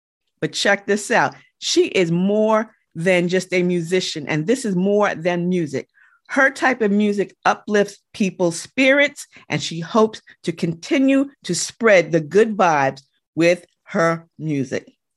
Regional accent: Mount Vernon, New York, United States; I'm from Mount Vernon, you know, money earning Mount Vernon

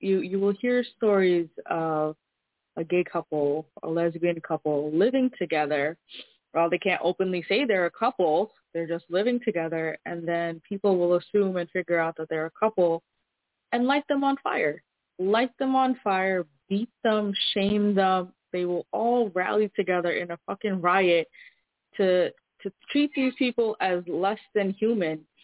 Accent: United States; What it's like to be an American, being born and raised in the States. And I often, throughout my childhood, have gone to Bangladesh to visit family.

